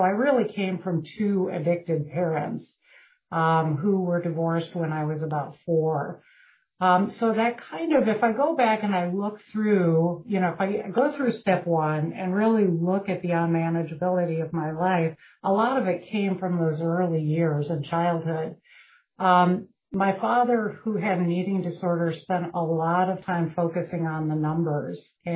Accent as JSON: {"language": "English", "region": "Wisconsin", "country": "United States", "said": "from Wisconsin."}